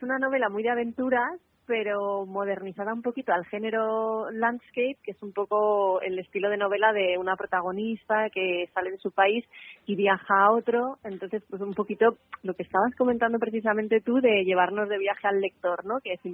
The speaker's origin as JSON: {"language": "Spanish", "town": "Bilbao", "region": "Basque Country", "country": "Spain", "said": "soy de Bilbao y viajera, intrépida no sé si tanto, pero me gusta mucho la aventura."}